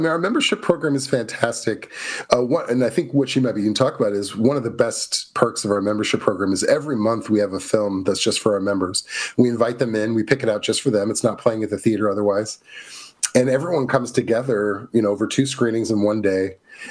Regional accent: Missouri, United States; I'm originally from Missouri.

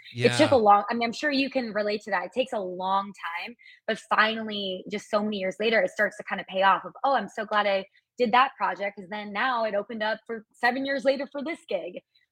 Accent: Wisconsin, United States; which I actually credit to growing up in Wisconsin because you play so many yard games.

